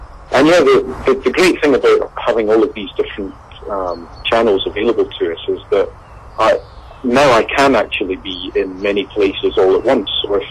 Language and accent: English; Keith, Scotland, United Kingdom; if you live in Speyside, I grew up in Keith, it's hard not to really be exposed to distilleries.